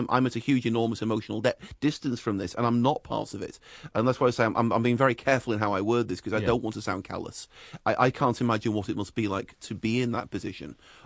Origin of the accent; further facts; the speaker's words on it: England, United Kingdom; I grew up in England in the 1970s with a family with an Irish background